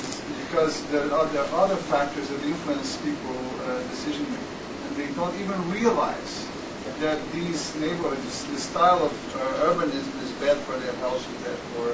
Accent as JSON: {"language": "English", "region": "Rio de Janeiro", "country": "Brazil", "said": "I'm coming from Rio, and I apologize not having been with you yesterday because I was still in jet lag"}